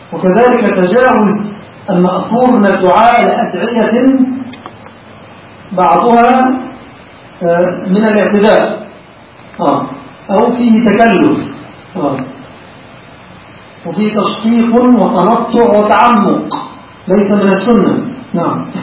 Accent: Egypt

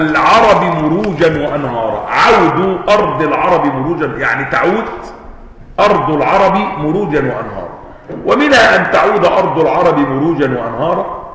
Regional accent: Egypt

